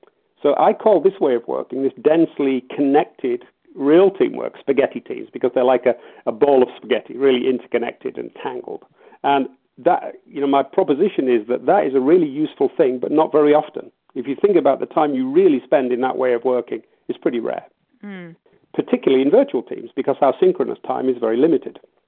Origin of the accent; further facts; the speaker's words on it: Yorkshire and the Humber, United Kingdom; As a Yorkshireman and naturally generous, I get disappointed by that.